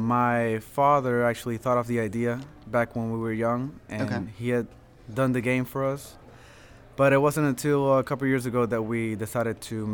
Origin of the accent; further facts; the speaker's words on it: Goose Creek, South Carolina, United States; So we're from Goose Creek.